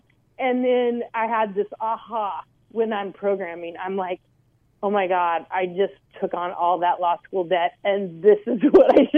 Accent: San Luis Obispo, California, United States; I decided to leave the Bay Area and move home to my hometown of San Luis Obispo.

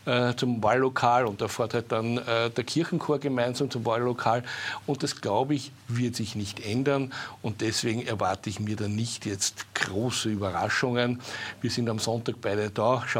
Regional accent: Vienna, Austria; Wie will ich als Wiener eine Opposition haben?

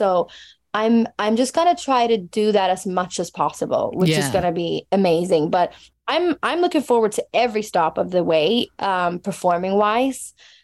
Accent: Stockholm, Stockholm County, Sweden; English is a second language; my hometown, Lollapalooza. I'm doing the headlining, the Stockholm show there

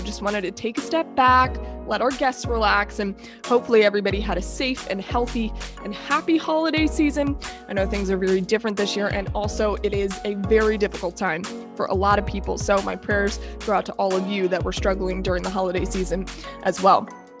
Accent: Florida, United States; Yeah, I'm from South Florida, so, like, give me 95 and I'm sweating and I'm happy.

